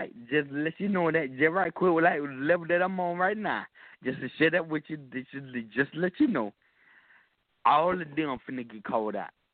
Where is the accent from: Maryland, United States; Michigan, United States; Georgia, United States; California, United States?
Georgia, United States; now in Killeen, United States; I'm from Texas. I'm from Georgia. But I live in Texas right now. I'm in Killeen, Texas right now.